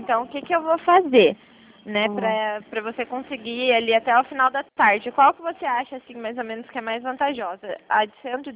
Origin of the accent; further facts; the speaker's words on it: Curitiba, Paraná, Brazil; eu sou de Curitiba. Eu sou do Sítio Cercado.